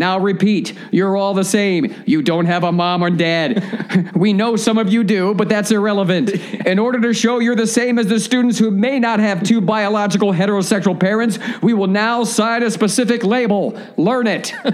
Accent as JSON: {"language": "English", "region": "Texas", "country": "United States", "tie": "born or raised there", "said": "I'm a Texan. I was, you know, was raised in Texas."}